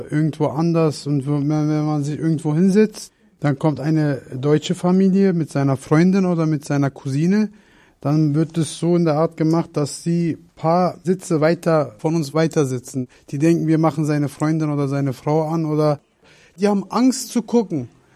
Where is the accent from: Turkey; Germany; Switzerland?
Turkey; German is a second language; Ich als Türke, wenn ich das so sehe